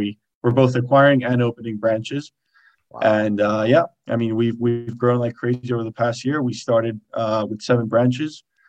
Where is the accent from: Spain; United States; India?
Spain; moved away as an adult; I grew up in Spain, I was born there and then went to college in the States.